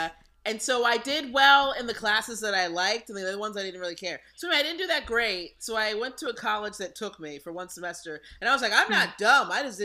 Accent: New Jersey, United States; No, I'm from a small town in New Jersey.

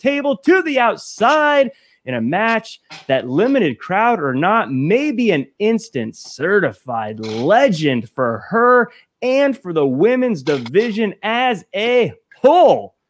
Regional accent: United States; I'm in all blue. You know why? Because I'm American.

